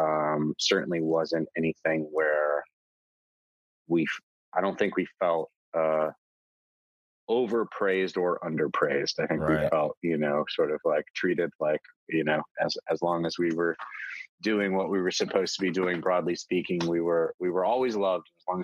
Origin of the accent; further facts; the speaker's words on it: Texas, United States; I grew up in Texas. Dad's a lawyer.